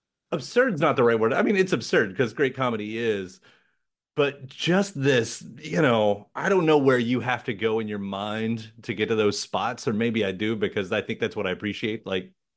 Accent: Louisville, Kentucky, United States; I tolerate Kentucky. I'm from here.

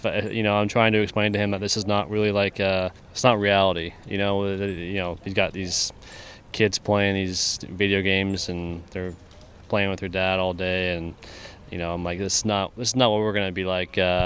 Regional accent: Canada; growing up in Canada, that's kind of how I felt like I managed it.

